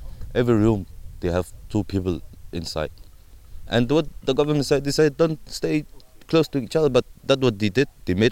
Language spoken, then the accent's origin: English; Somalia; English is a second language; You're from Deutschland, I'm from Somali.